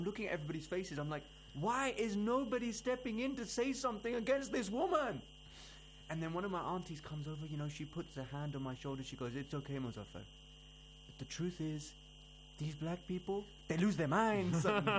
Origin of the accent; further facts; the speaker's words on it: India; I don't know more about it because I'm Indian, but it does exist.